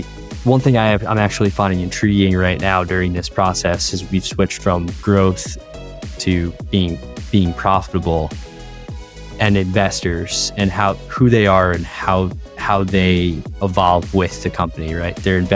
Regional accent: New York, United States; So I'm from New York, Westchester, like about an hour north of the city. Italian American family, third generation. I'm 29 now.

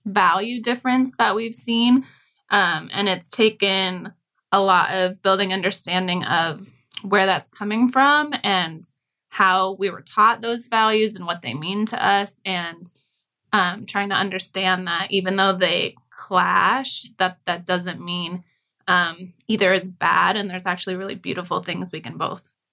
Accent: Chicago, Illinois, United States; And I'm white, Caucasian. And grew up in Chicago.

